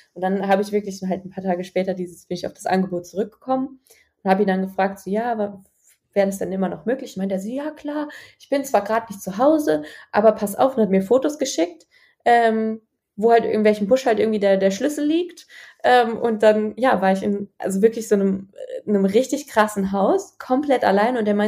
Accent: Germany; Und habe ich gesagt, aus Deutschland.

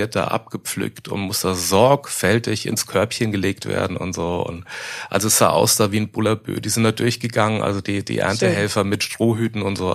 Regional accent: Miltenberg, Bavaria, Germany; born there; das ist bei uns hier, das ist meine Geburtsstadt, Miltenberg am Main

